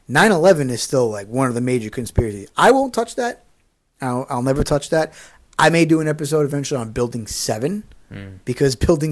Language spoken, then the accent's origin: English; New York, United States; I'm a New Yorker. That day was very sad, seeing everyone's face, seeing my teachers' faces, the seniors. I was a freshman in high school